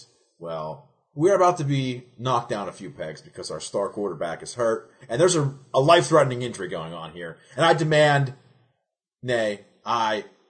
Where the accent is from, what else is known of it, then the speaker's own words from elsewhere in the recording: Pittsburgh, Pennsylvania, United States; You know, we're from Pittsburgh.